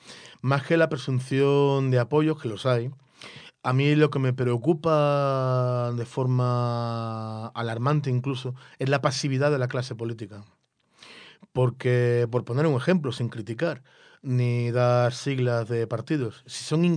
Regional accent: Spain; El presente me avergüenza como español

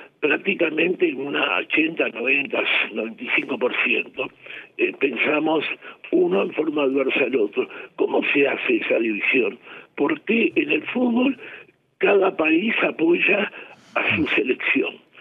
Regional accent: Uruguay; como uruguayo judío que soy

